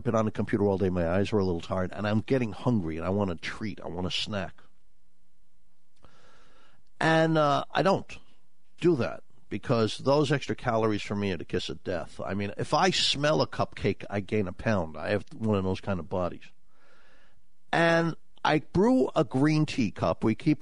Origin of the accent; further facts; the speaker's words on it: Cork, Munster, Ireland; born there; I found a little house where I was born down in Southern Ireland in Cork.